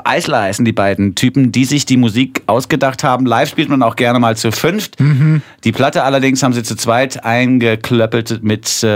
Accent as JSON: {"language": "German", "region": "Lower Saxony", "country": "Germany", "said": "Obwohl, ich komme ja gar nicht aus dem Ruhrpott, ich komme ja aus dem Emsland."}